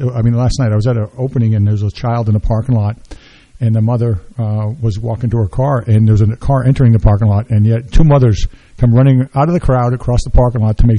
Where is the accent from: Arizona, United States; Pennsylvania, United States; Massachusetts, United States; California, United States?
Massachusetts, United States; Boston; I grew up in Boston as a child. I mean, I was born in Boston, and I lived in a house with my grandfather and grandmother downstairs and my other grandparents around the corner.